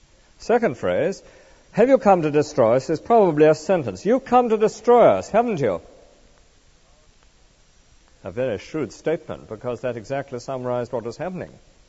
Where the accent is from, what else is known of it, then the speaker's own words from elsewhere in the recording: United Kingdom; Of course, we are British people, aren't we